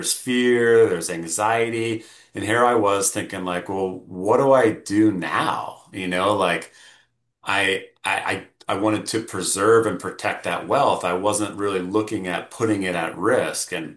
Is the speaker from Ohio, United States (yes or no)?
no; Steamboat Springs, Colorado, United States; one of my first jobs growing up in Steamboat was fast food